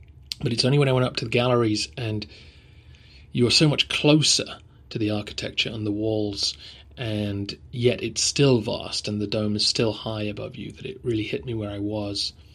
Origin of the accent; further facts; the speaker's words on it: England, United Kingdom; This is partly being English and not being used to the heat